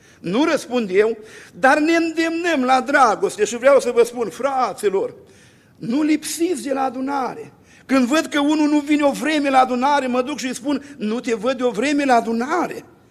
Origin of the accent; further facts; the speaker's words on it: Bucovina, Romania; born there; Eu slujesc Domnului în satul meu în care m-am născut, un sătuc din Bucovina.